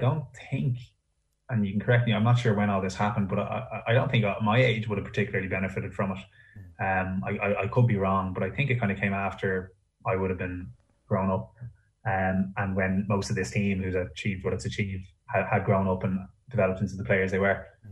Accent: Dublin, Leinster, Ireland; In places like where I grew up in Clontarf

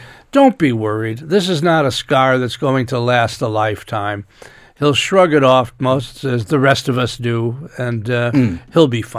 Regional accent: United States; I mean, I was born and reared in Irish America

